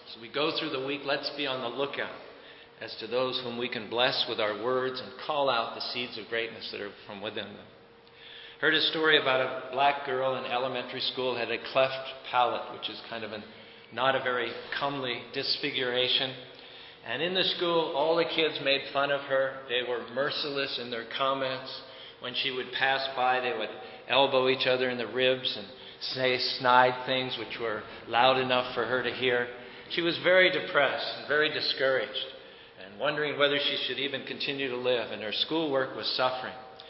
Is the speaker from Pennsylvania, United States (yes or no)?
yes; Pittsburgh, Pennsylvania, United States; moved away; I'm from Pittsburgh, but I haven't been back for 30 years.